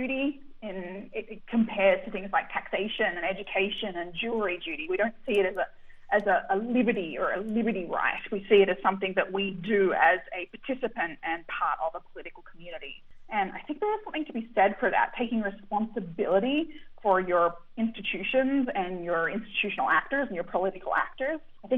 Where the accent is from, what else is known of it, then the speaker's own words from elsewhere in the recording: Australia; I think that compulsory voting is important, and I say that as an Australian.